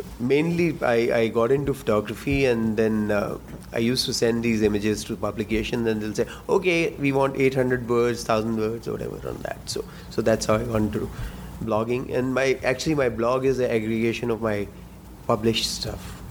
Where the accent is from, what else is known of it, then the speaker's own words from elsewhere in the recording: Delhi, India; I'm from Delhi, India.